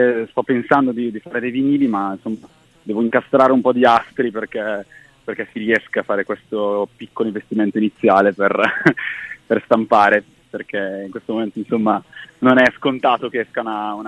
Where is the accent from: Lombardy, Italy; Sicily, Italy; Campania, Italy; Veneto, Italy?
Lombardy, Italy; Bergamo; born there; now in Milan, Italy; sono nato a Bergamo, ma vivo a Milano da 8 anni, forse.